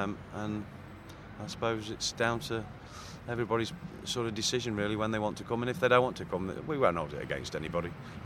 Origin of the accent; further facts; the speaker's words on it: Australia; accent: Australian; Unfortunately, I don't think they understood my slight Australian accent.